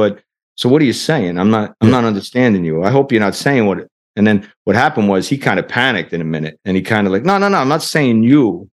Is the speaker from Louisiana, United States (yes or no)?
no; New York, United States; also born or lived in Atlantic City; I said, well, I'm from New York by way of Atlantic City.